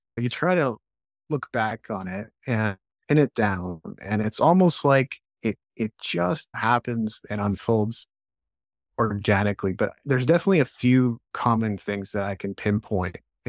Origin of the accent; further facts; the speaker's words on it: Japan; I was attracted to music initially when I was growing up in Japan.